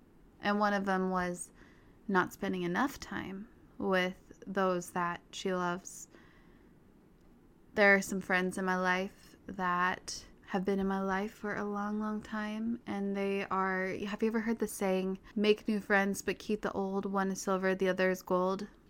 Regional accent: Park City, Utah, United States; Like, you know, I grew up in Park City, Utah. I'm not gonna lie, like Utah, not the most diverse place in the world. It's also a bit sheltered.

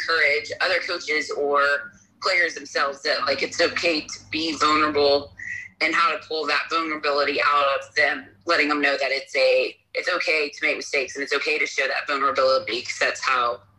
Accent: United States; I'm from the United States.

